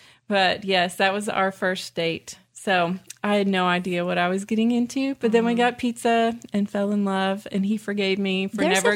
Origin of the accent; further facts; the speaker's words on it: Houston, Texas, United States; I grew up in Houston, where the roads are very flat, and bike rides involved my 10-speed pink Schwinn.